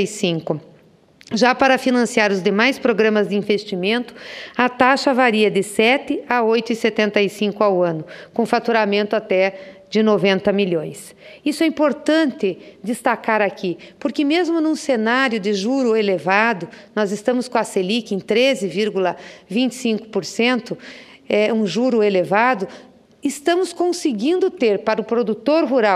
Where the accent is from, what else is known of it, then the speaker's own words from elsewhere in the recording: Paraná, Brazil; sou paranaense, venho de um estado cuja base da economia é a agricultura.